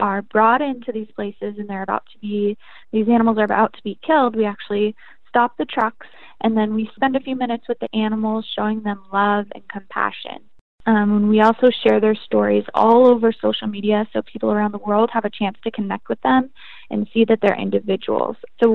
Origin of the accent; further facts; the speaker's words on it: Vancouver, Washington, United States; So even though I'm from Vancouver, I'm in as many Portland events as I can.